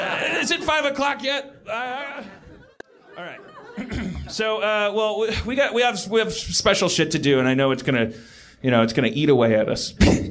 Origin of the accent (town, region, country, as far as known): Brooklyn, New York, United States